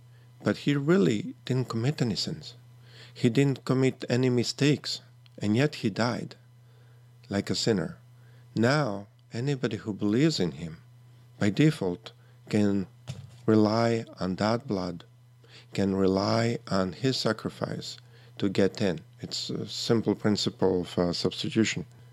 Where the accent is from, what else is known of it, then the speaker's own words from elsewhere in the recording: Canada; now in United States; I grew up in Canada and I have been living down here in US for I don't know how long.